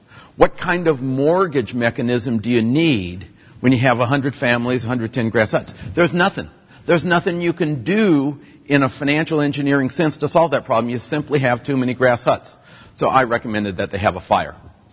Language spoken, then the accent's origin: English; Portland, Oregon, United States; I'm from Portland, Oregon.